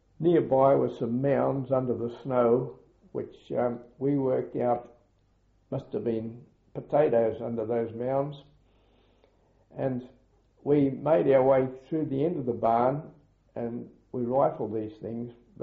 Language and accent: English; Australia; And being an Australian, I said, no, we'll split it in half